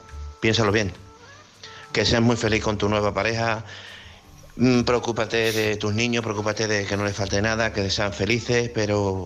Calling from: Badajoz, Extremadura, Spain; de Badajoz.

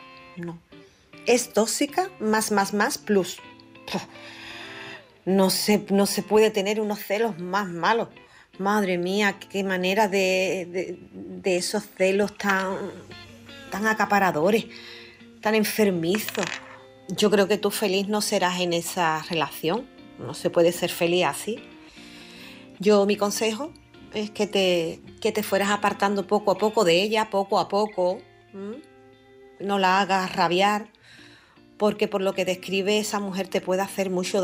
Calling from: Cádiz, Andalusia, Spain; corresponsal de Cádiz.

